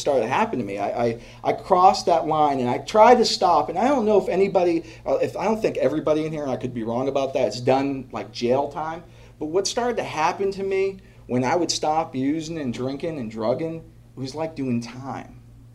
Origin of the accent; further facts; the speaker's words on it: Portland, Maine, United States; There was this, there, I'm from Portland, Maine. New York City's not that far from there.